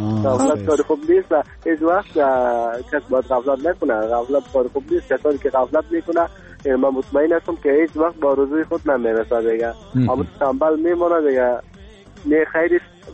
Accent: Afghanistan; کل ما افغان هستیم

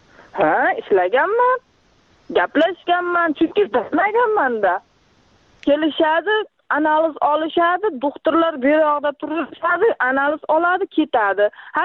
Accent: Rishton, Fergana Region, Uzbekistan; born there; now in Nurafshon, Uzbekistan; Farg'ona viloyati, Rishton tumanida tug'ilganman. 2 farzandim bor. Hozir Nurafshonda kvartira turibman onam bilan.

